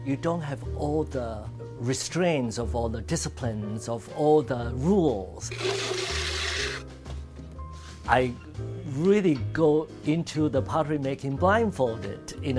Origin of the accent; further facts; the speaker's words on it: Taiwan; I grew up in Taiwan in a really small farming village.